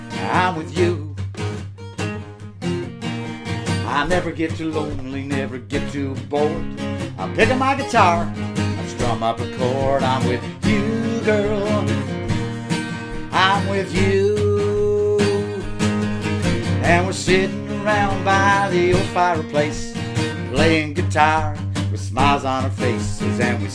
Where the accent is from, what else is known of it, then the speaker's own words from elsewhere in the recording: Cambridge, Ontario, Canada; from Cambridge, and you're listening to 102.7 CKMS Radio